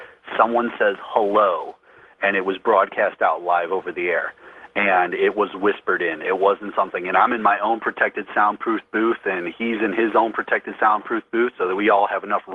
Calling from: St. Louis, Missouri, United States; I'm calling from St. Louis, Missouri, sir.

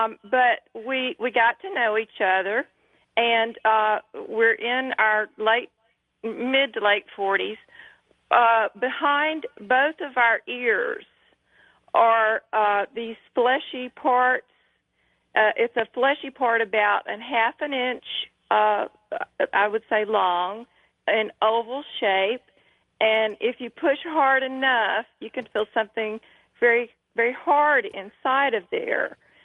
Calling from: Alabama, United States; from Alabama.

